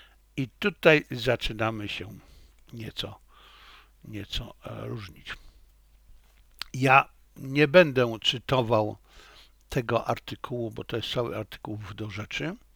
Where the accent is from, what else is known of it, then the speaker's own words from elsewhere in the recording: Silesian Voivodeship, Poland; also born or lived in Lviv / Warsaw; Ponieważ ja byłem, jestem i będę Ślązakiem i umrę Ślązakiem. Tak jak byłem, jestem i będę Lwowiakiem, tak jak byłem, jestem i będę chłopem.